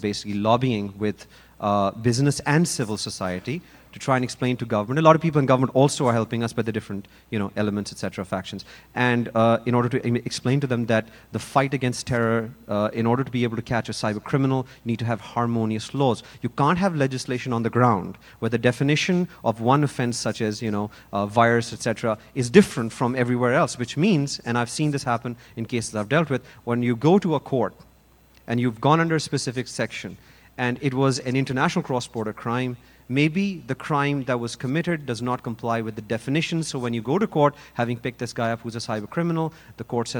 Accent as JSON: {"language": "English", "country": "Pakistan", "said": "I'm from Pakistan, so let me thank my friend from India."}